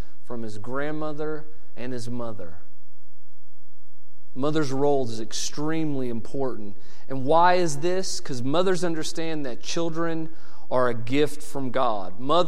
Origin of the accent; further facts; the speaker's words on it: Indiana, United States; Growing up in Indiana, we would get 4 to 6 inches of snow